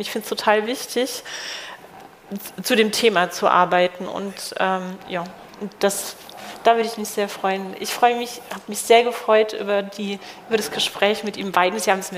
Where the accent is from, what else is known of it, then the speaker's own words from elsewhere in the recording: Karlsruhe, Baden-Württemberg, Germany; ich komme aus Karlsruhe, ist nicht so weit entfernt.